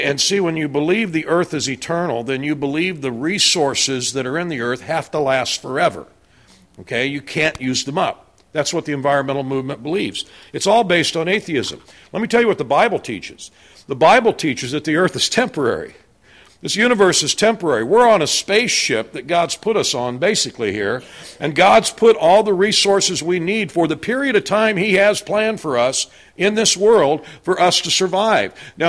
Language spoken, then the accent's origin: English; United States; Just very comfortable being in India as an American. Very welcome.